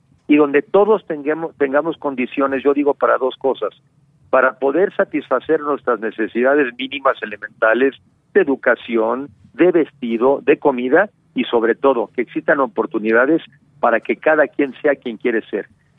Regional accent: Mexico; así hay que verlo nosotros como mexicanos

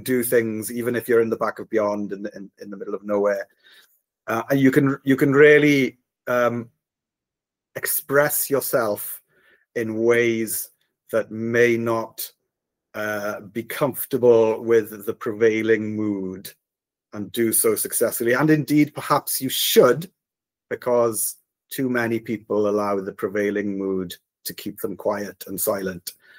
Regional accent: Tregaron, Wales, United Kingdom; Born and bred in Tregaron in Ceredigion. In what was quite a vibrant market town as I was growing up, certainly far more vibrant than it has become.

